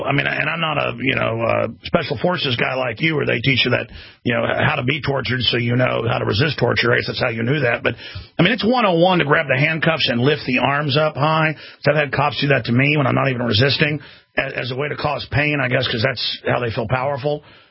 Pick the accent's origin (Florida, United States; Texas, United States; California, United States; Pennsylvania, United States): Texas, United States; Dallas; but I've been in a lot of fights growing up in Dallas.